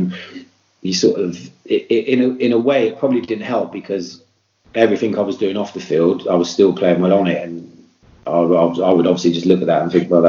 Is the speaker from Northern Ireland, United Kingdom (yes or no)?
no; Bristol, South West England, United Kingdom; I mean, I think growing up in Bristol, not being a great sort of kid